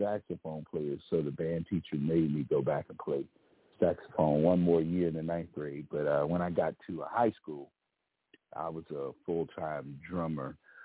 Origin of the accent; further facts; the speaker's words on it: Capitol Heights, Maryland, United States; I'm from this area, the DMV. I grew up in Capitol Heights, graduated from Suitland